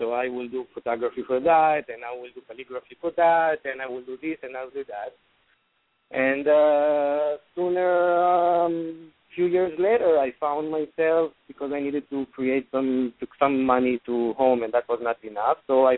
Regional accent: Lod, Central District, Israel; English is a second language; I grew up in the Ma'abara of city of Lod. You know, where you land in Israel, they're telling you welcome to Tel Aviv, but you're actually welcome to Lod, into the airport. And this is where I grew up.

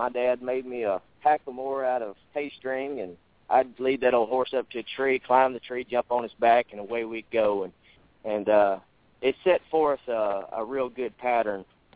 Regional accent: Louisiana, United States; Originally, I'm from Louisiana

